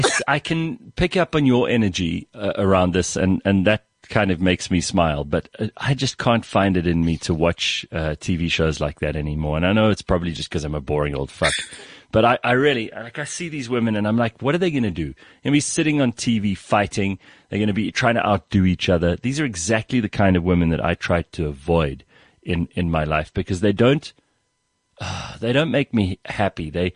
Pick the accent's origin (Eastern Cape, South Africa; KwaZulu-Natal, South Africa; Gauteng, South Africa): Gauteng, South Africa; Pretoria; I grew up in Pretoria.